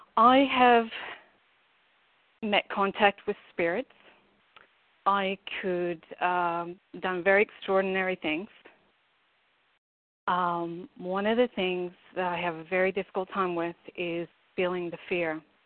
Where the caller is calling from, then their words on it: Australia; I'm calling from Australia.